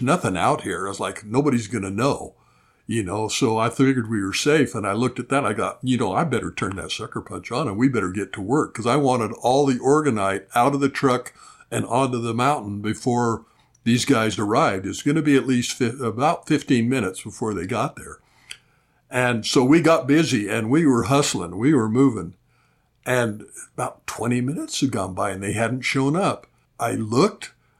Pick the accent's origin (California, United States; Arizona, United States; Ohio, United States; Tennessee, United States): Arizona, United States; But I was back in my hometown in eastern Arizona.